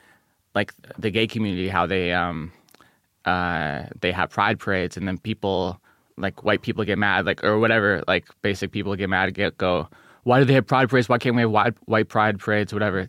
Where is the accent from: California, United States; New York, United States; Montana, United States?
California, United States; Del Mar; Del Mar, near La Jolla. I started in La Jolla.